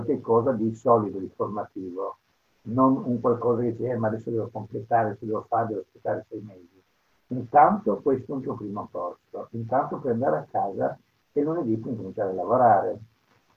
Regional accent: Trieste, Friuli-Venezia Giulia, Italy; moved away; also born or lived in England; sono originario di Trieste, però diciamo che io ho lasciato Trieste nel 1966 e sono andato a vivere in Inghilterra dove ho vissuto per 30 anni. Perciò culturalmente sono anglosassone.

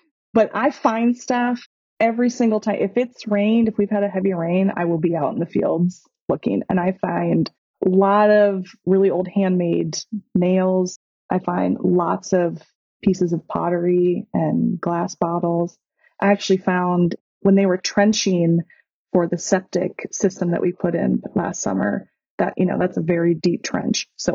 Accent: Wisconsin, United States; even though I grew up in Wisconsin, I don't know anything about land management or running a farm

